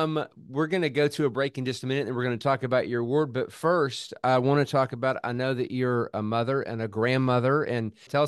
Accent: Memphis, Tennessee, United States; I'm from Memphis, and I've bought about four or five violins from Amro Music through the years.

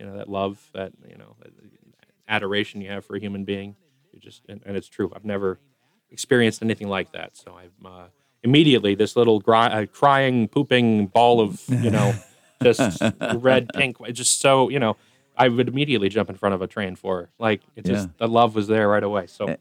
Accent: Milford, New Hampshire, United States; also born or lived in Nashua; I was born in Nashua, for 7 years. But then or 6 years. And then we moved to, more or less, we moved to Milford after that. So I say I grew up in Milford.

